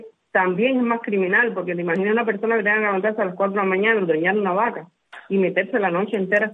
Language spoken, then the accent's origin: Spanish; Cuba; somos cubanos.